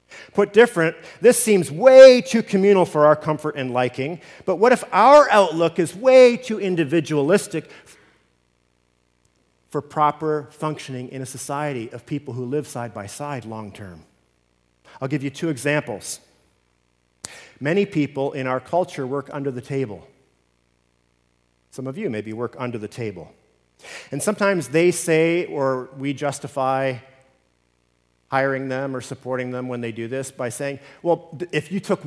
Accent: Canada; I am a Canadian

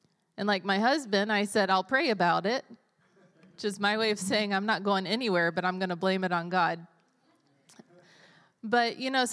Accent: Greensboro, United States; I'm from Greensboro, born and raised, and obviously pastor's kid, grew up in the church my whole life, homeschooled my whole life

